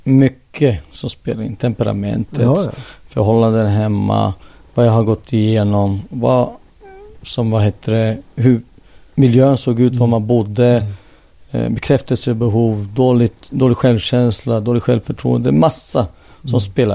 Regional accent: Sweden; born there; Så på det sättet känner man ju sig med svensk som en numera och identifiera mig som sverigefinne. Mm. En finne som är född i Sverige helt enkelt.

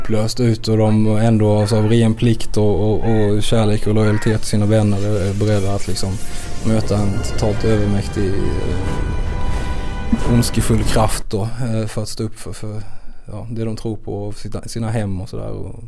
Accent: Växjö, Kronoberg County, Sweden; accent: Växjö; Jag låter ju verkligen som en Växjökille liksom. Men jämfört med mina morföräldrar så här, eller jag har ändå slipat nu.

